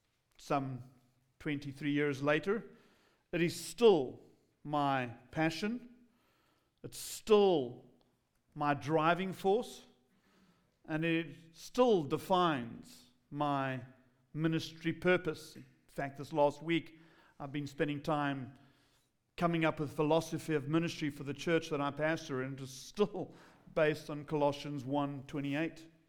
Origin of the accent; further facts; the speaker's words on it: England, United Kingdom; accent: English; If you're having trouble with my accent, that's called English.